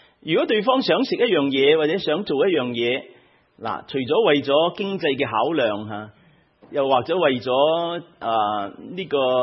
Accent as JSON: {"language": "Cantonese", "region": "Guangdong", "country": "China", "said": "我们广东人呢有一个讲法"}